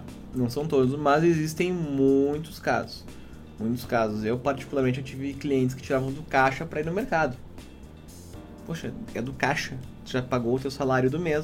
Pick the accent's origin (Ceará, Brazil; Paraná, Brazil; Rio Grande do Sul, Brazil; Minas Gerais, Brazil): Rio Grande do Sul, Brazil; Uruguaiana; Sempre comento, lá em Uruguaiana, de onde eu venho, existe um período muito sazonal.